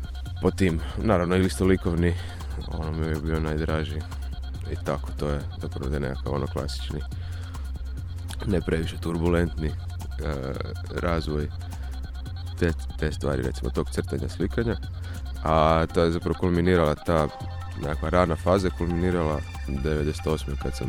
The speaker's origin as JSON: {"language": "Croatian", "town": "Karlovac", "region": "Karlovac County", "country": "Croatia", "said": "tih godina je to baš isto kod nas u Karlovcu postalo malo popularnije"}